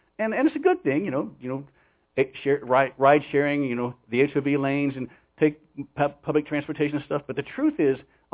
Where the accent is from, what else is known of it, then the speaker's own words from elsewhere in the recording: Parkersburg, West Virginia, United States; Now, I grew up in West Virginia, a little town called Parkersburg on the Ohio River.